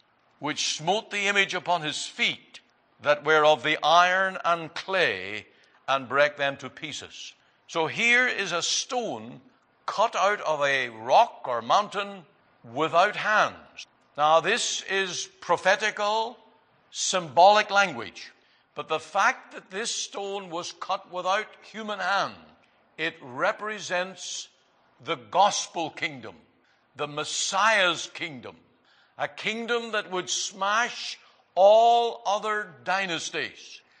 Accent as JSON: {"language": "English", "country": "Canada", "said": "not to be even boasting as a Canadian."}